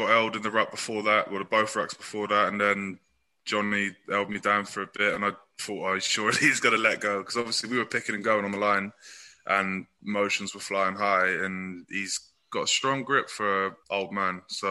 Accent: Bristol, South West England, United Kingdom; But I'm from Bristol, like, some people are just idiots.

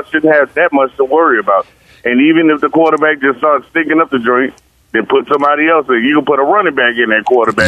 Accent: New Orleans, Louisiana, United States; I'm not. Hell no. I'm not from Houston. I'm from New Orleans.

